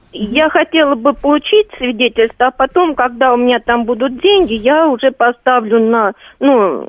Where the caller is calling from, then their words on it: Elektrostal, Moscow Oblast, Russia; я из Электростали звоню